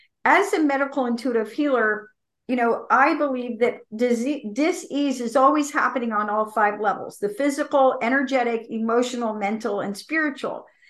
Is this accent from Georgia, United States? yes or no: yes; Savannah, Georgia, United States; I grew up in Savannah out in the sunshine.